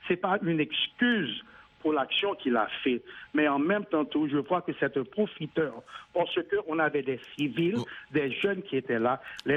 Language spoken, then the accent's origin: French; United States; je suis Américain. Donc, je dois me défendre à un point.